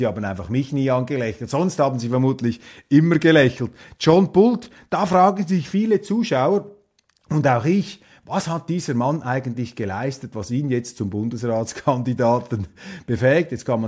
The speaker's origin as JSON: {"language": "German", "country": "Switzerland", "said": "Wir müssen als Schweizer den Russen den Tarif durchgeben."}